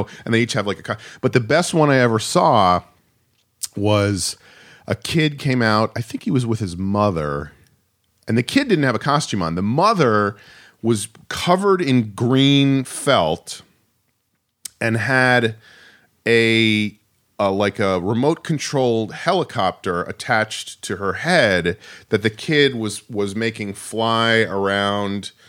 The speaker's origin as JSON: {"language": "English", "town": "New Rochelle", "region": "New York", "country": "United States", "said": "From New Rochelle, New York, which is outside New York City."}